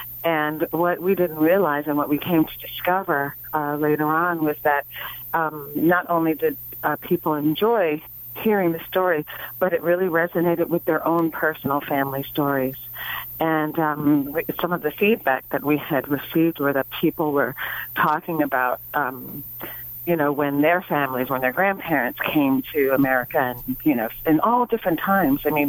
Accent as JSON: {"language": "English", "region": "Kentucky", "country": "United States", "tie": "born or raised there", "said": "I know it was when I was a kid, you know, well, in Kentucky, growing up in Kentucky, you could turn on the TV"}